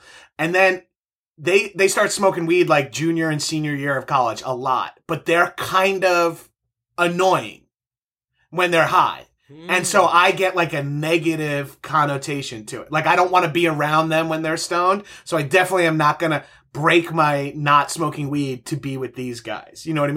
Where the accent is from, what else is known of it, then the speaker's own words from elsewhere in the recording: Long Island, New York, United States; Now I'm from Long Island. Yeah, exactly. Yeah. Where people aspire to be cops and can't do it.